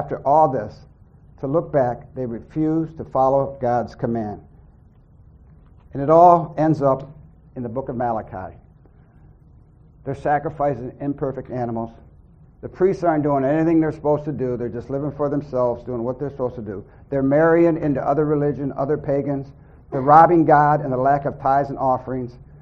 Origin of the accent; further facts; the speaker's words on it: River Rouge, Michigan, United States; You know, I'm from River Rouge. We have people from Southwest Detroit.